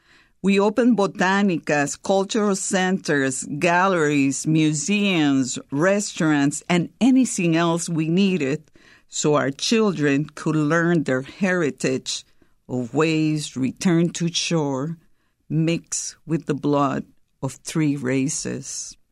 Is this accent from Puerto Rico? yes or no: yes; San Juan, Puerto Rico; now in Chicago, United States; I'm from San Juan, Puerto Rico, but I live in Jefferson Park, Chicago.